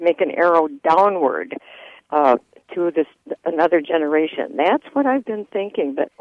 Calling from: Rancho Bernardo, California, United States; I'm calling you from Rancho Bernardo

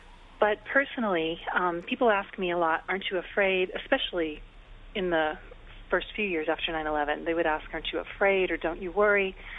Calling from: Brooklyn, New York, United States; Hi. I'm an American Airlines flight attendant

